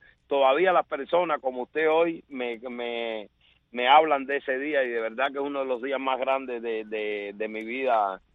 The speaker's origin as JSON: {"language": "Spanish", "region": "Havana", "country": "Cuba", "said": "realmente soy del Guajay, Boyeros, orgullosamente Guajay y Boyero, ¿no? Ciudad Habana, pero mi padre es de Villa Clara."}